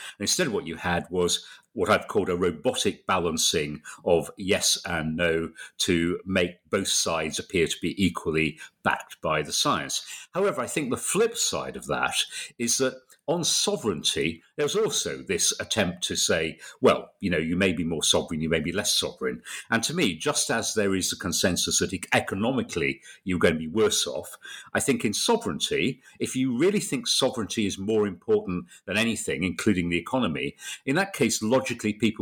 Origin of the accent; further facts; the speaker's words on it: Bradford, Yorkshire and the Humber, United Kingdom; and I was from Bradford